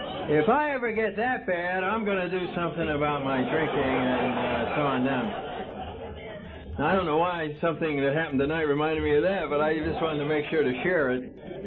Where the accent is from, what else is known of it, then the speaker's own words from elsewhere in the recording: Connecticut, United States; I come from the East Coast, up in Connecticut, and was brought up there, very conservative parents